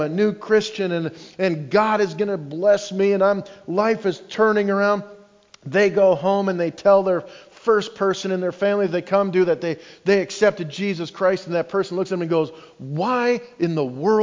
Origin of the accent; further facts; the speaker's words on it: Canada; I remember as a kid growing up in Canada